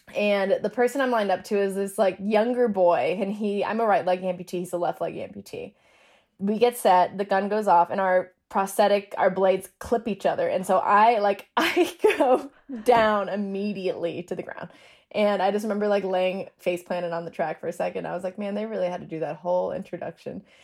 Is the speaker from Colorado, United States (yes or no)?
yes; Denver, Colorado, United States; And so I'm from Denver, and my dad is like a well-known track name for at least a while